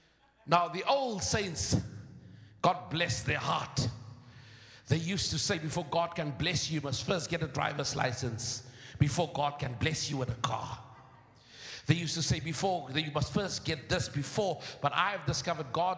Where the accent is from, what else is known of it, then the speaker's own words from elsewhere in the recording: South Africa; I come from South Africa.